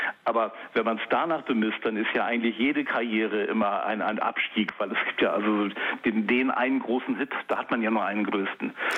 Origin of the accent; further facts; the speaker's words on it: West Germany, Germany; Also ich bin im Westen groß geworden